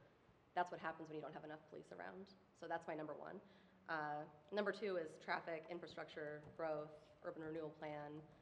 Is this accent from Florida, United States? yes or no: no; Beaverton, Oregon, United States; I'm from Tannisbourne, out in Beaverton, and when I moved there, it was farmlands and pretty much nothing else.